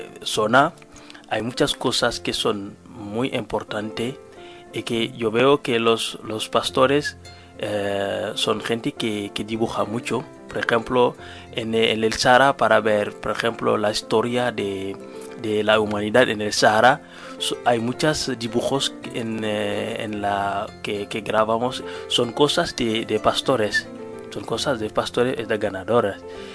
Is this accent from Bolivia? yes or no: no; Linguère, Louga, Senegal; Spanish is a second language; soy de Linguère. Es el centro este de Senegal.